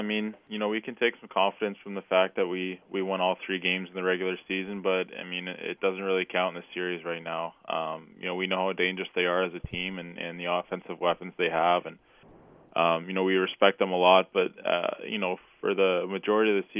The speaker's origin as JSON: {"language": "English", "country": "Canada", "said": "I'm a Canadian kid, and I played kind of my whole life in Canada."}